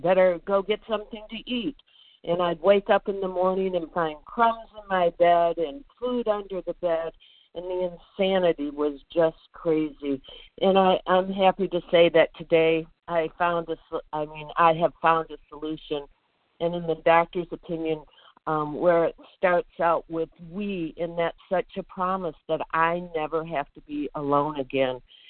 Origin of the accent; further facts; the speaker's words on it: Michigan, United States; from Michigan, where it is 2 degrees.